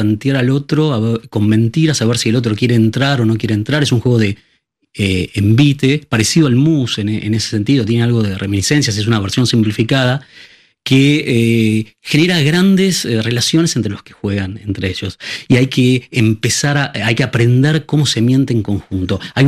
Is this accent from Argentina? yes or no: yes; Argentina; moved away; also born or lived in Madrid / London; Sí, yo salí de Argentina al comienzo del milenio, pasé unos años por Madrid y después tuve la oportunidad de irme a vivir a Londres, donde viví cerca de 15 años.